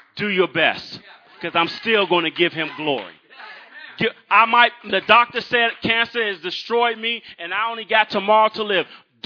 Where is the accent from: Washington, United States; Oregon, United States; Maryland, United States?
Maryland, United States; I am from Maryland, so.